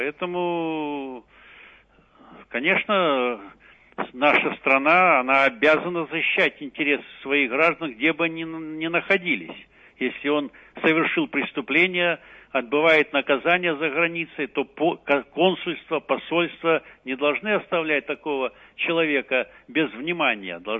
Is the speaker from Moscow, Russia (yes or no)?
no; Pyatigorsk, Stavropol Krai, Russia; Я вспоминаю дело мэра города Пятигорска, моего родного города, где я родился.